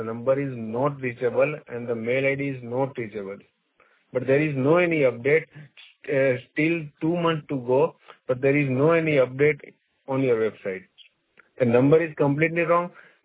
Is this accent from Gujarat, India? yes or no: yes; Ahmedabad, Gujarat, India; English is a second language; from Ahmedabad, Gujarat.